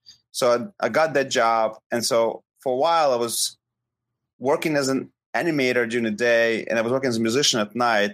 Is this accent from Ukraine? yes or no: yes; Ukraine; moved away as an adult; now in United States; So I came to US after high school. So I was born in Ukraine and studied in Ukraine. Went to school in Ukraine and then came to US to go to university.